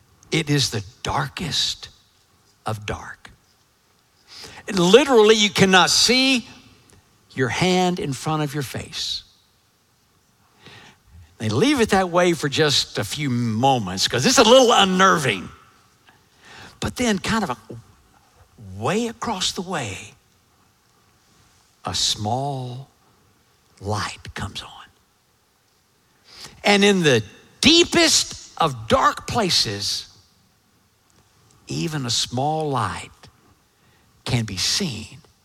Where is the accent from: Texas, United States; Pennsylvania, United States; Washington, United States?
Texas, United States; Lamesa; Now, I grew up way out in West Texas, a little farming community, La Mesa, Texas. We were only about an hour and a half, maybe, from Carlsbad, New Mexico.